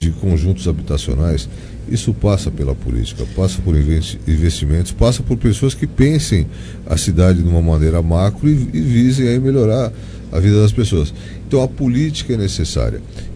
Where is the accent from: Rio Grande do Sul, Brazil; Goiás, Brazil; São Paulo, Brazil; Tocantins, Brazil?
São Paulo, Brazil; Eu sou de São Paulo, capital. A minha família, meu pai é do interior. Meu pai é uma cidade chamada São José do Rio Pardo, perto ali de Mococa, Casa Branca. Isso. Né? Mas eu nasci em São Paulo.